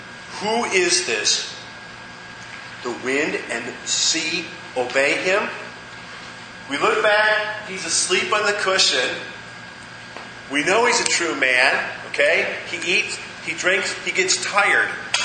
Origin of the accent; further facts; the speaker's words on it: Ohio, United States; I used to sail out in Lake Erie when I grew up in Ohio.